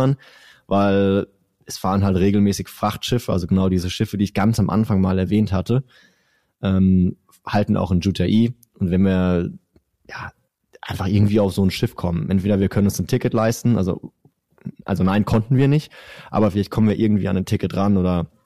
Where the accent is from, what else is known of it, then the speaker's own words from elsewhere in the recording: Germany; Und ich dachte, gut, ist natürlich jetzt die deutsche Botschaft. Ne? Weil ich bin ja Deutscher, habe ich mir auch gesagt.